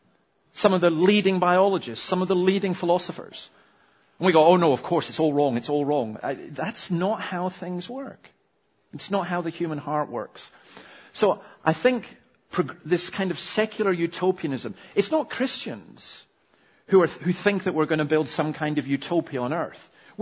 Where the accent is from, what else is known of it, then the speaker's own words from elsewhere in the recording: Scotland, United Kingdom; Maybe it's because I'm a Scottish Calvinist, but I used to have a poster that I loved.